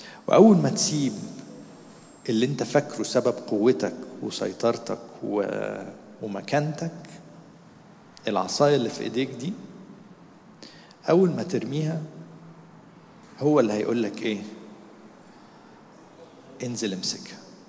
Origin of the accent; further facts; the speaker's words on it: Egypt; احنا مصريين.